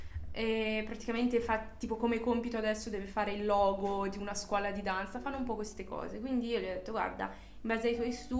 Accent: Milan, Lombardy, Italy; sono di Milano anch'io.

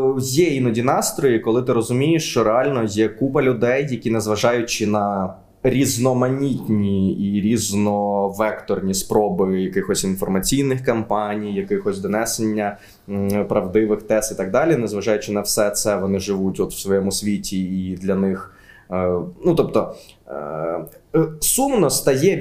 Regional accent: Mykolaiv, Mykolaiv Oblast, Ukraine; я ж з Миколаєва, типу

